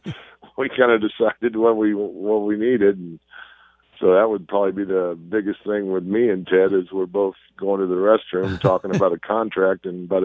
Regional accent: St. Louis, Missouri, United States; growing up in St. Louis and getting traded from your hometown, it was pretty crushing at first.

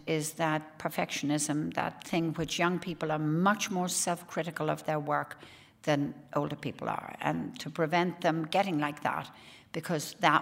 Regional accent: Ireland; I'm an Irish poet, and I never feel far from Ireland.

